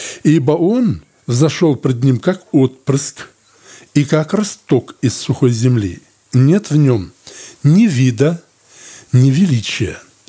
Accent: Blagoveshchenka, Russia; я из Благовещенки. 53 года мне.

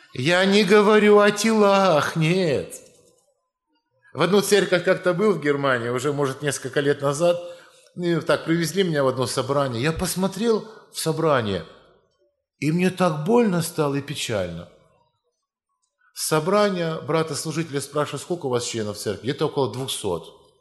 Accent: Russia; братья и сестры, я вот я брат из России.

